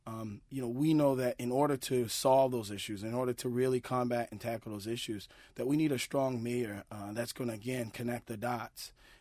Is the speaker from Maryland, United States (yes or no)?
yes; Baltimore, Maryland, United States; Being born and raised in Baltimore, being a product of a single family home where I grew up with six women in a 3-bedroom home.